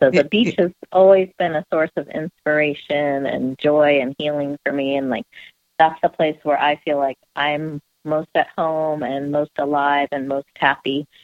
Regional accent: California, United States; born there; moved away; I was born in California, but I didn't live there long enough to enjoy it.

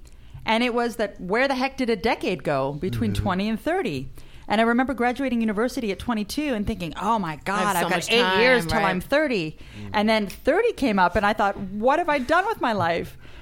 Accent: Calgary, Alberta, Canada; now in Miami, United States; I grew up in Canada from Calgary.

